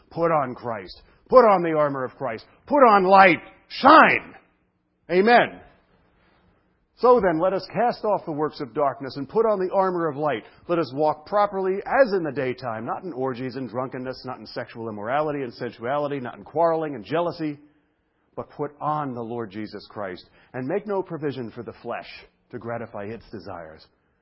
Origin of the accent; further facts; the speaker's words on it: United States; And I was really confused as an American.